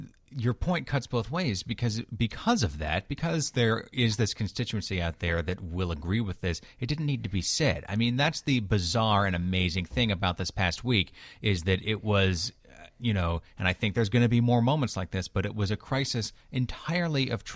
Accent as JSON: {"language": "English", "region": "New Hampshire", "country": "United States", "tie": "born or raised there", "said": "it started with my home state of New Hampshire"}